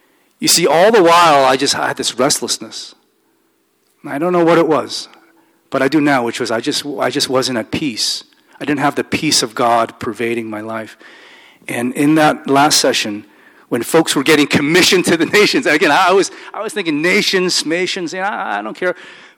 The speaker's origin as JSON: {"language": "English", "town": "Brockton", "region": "Massachusetts", "country": "United States", "said": "from Brockton, Massachusetts, a blue-collar town"}